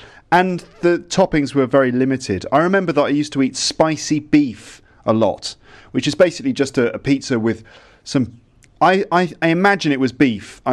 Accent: England, United Kingdom; also born or lived in Liverpool; Let me tell you, I'm from England. We're not known for our food.

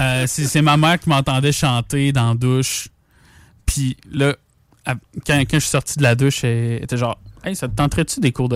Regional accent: Lévis, Quebec, Canada; Exactement, fait que on est né à Lévis, à l'Hôtel Dieu. On a grandi à Lévis, Lévis-Beaumont. Puis j'ai fait mon PALS en musique au secondaire à Pointe-Lévis, à la Croche-Notte.

